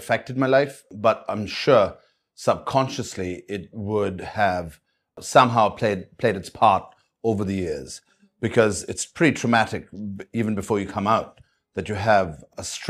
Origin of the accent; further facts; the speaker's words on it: India; moved away; I've always been away from India, but I was always very proud of being Indian first and then everything else.